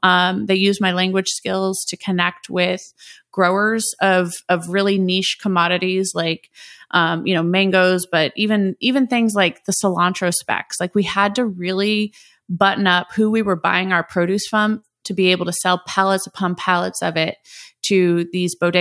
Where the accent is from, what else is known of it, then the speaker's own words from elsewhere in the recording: Indianapolis, Indiana, United States; They're a very large wholesale distributor based here in my hometown of Indianapolis, Indiana.